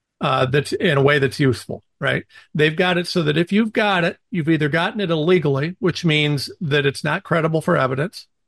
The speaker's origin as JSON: {"language": "English", "town": "Old Town", "region": "Ohio", "country": "United States", "said": "You know, so I'm a nobody from Old Town, Ohio. I live in the same office, the same place, the same stuff as I was when we started."}